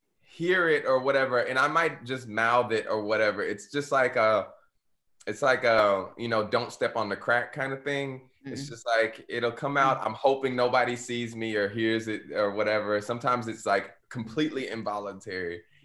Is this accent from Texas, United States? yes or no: yes; Missouri City, Texas, United States; and I grew up like on the Southwest side and then Mo City. I would go to school and literally lived on my street.